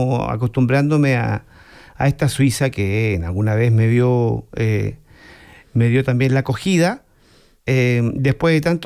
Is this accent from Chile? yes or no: yes; Chile; moved away; Yo vengo de Chile, ¿no? Entonces, hay verano, 100% verano, digamos, como aquí hay 100% invierno.